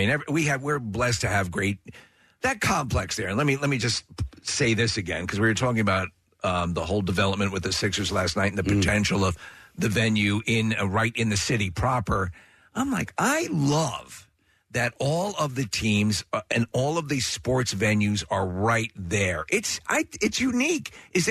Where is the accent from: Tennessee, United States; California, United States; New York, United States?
New York, United States; and to like growing up in New York, going into Madison Square Garden or going to see events there and the mass transit element.